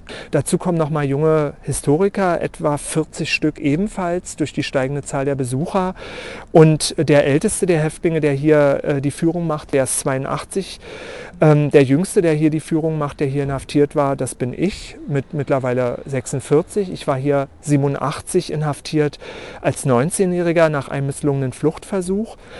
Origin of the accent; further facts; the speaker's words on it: Berlin, Germany; aber nicht in meiner Heimatstadt in Berlin.